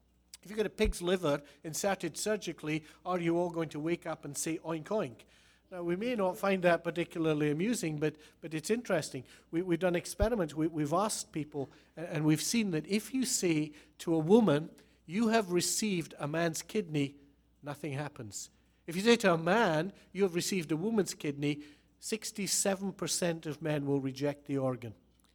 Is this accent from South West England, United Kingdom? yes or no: no; Scotland, United Kingdom; As a Scotsman, I hate spending money.